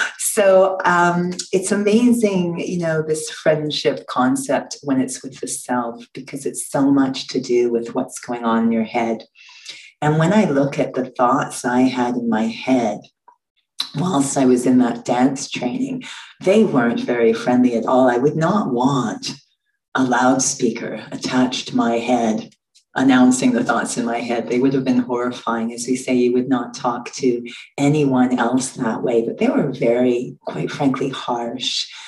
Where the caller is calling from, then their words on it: Calgary, Alberta, Canada; I am indeed coming from Canada, Western Canada, in Calgary.